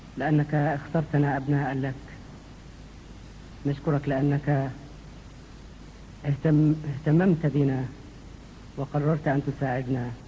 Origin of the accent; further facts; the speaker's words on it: Egypt; moved away; إحنا اللي جينا من مصر وتركنا وطننا ورانا من جراء العذابات والاضطهاد